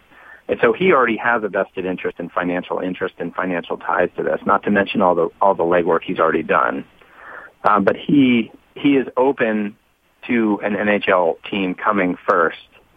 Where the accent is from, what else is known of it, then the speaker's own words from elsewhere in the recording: Oakland, California, United States; Growing up in Oakland